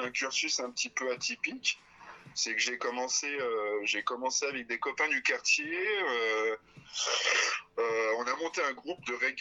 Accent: Paris, Île-de-France, France; now in Savoie, France; je suis né à Paris, je suis parisien, enfin un ex-parisien, puisque ça fait une dizaine d'années que je suis parti en Savoie, vivre en Savoie.

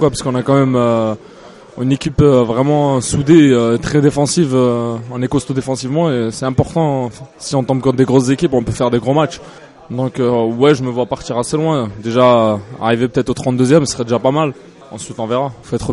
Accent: Strasbourg, Grand Est, France; Moi, je viens du côté de Strasbourg là-bas.

